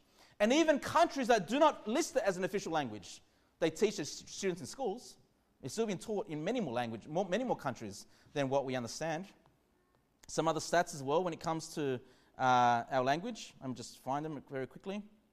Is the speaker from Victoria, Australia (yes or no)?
no; Sydney, New South Wales, Australia; now in Queensland, Australia; even when I came from Sydney to Queensland, you know, the first few weeks, the first few months